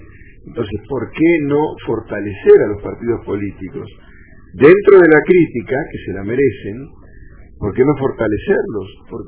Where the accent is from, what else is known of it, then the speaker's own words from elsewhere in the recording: Argentina; now in Honduras; Bueno, 5 años no me dan derecho a nada. Yo soy un argentino catrachizado, pero sigo siendo un extranjero.